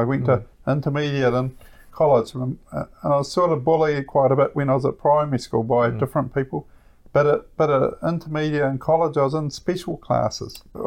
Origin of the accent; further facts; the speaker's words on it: Nelson, New Zealand; also born or lived in Lower Hutt / Palmerston North; my family moved to Palmerston North probably about 1964 or 65, and I went to kindergarten and went to primary school briefly. I went to a school called Central Normal School in Palmerston North, and then we moved to Nelson in 1969